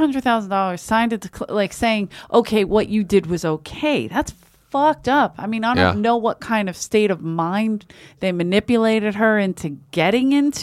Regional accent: Ireland; But I'm Irish, and we learn to block immediately.

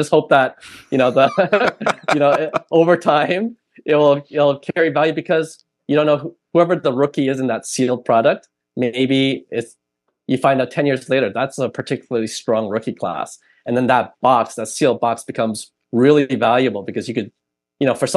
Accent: Sacramento, California, United States; I grew up in Sacramento. I'm only going to collect Sacramento Kings players.

